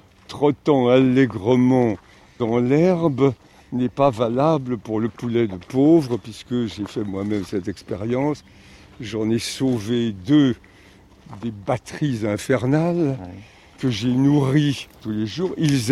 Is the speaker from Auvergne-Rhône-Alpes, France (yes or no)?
no; Brittany, France; accent: Breton; je retrouve mon accent breton d'origine